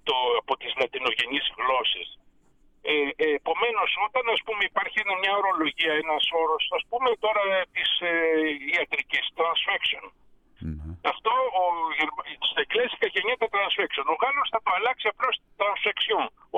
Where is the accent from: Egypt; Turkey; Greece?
Greece; επειδή είμαστε Έλληνες